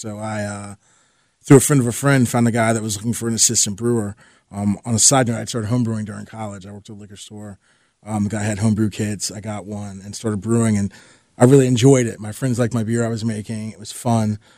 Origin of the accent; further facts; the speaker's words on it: Virginia, United States; also born or lived in Baltimore / Chicago; I was born in Baltimore, grew up in Northern Virginia. From there, I went to the University of Maryland. Pretty much been in the state ever since, except for 4 years I spent in Chicago.